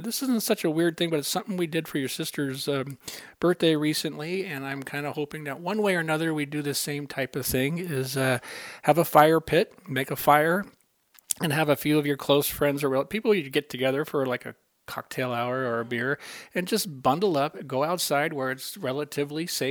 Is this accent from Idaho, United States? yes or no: yes; Idaho, United States; We're hardy from North Idaho.